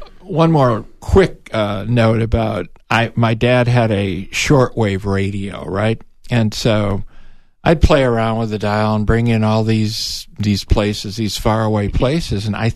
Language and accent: English; Chicago, Illinois, United States; I grew up in Chicagoland, and I was like the announcer for the Cubs, and I was having these imaginary, games.